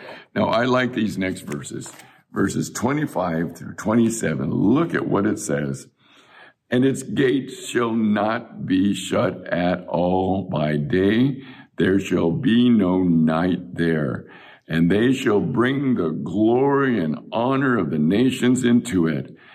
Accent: Chula Vista, California, United States; I remember growing up in Chula Vista where we never even locked our doors.

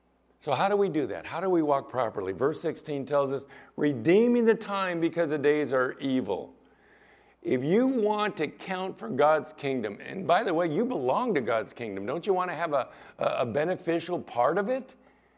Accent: California, United States; When I was a little guy, I used to be proud to say I was from California.

